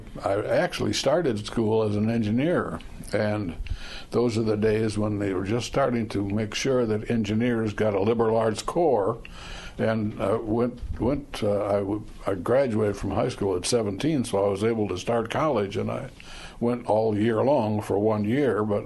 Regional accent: Holland, Michigan, United States; Well, I grew up in Holland, Michigan. I was born and raised there, and then I went to the Navy, and then I got out of the Navy.

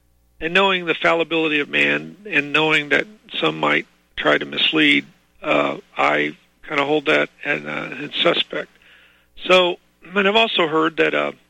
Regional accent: Springfield, Missouri, United States; I grew up in the Midwest, what many consider the Bible Belt. Some people consider the town I'm from the belt buckle of the Bible Belt. That would be Springfield, Missouri.

